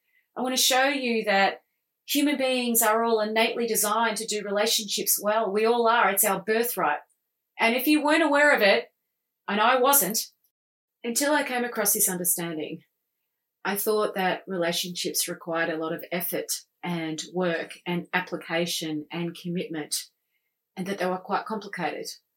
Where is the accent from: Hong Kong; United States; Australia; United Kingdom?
Australia; there is a big stigma, especially in Australia, and I'm Australian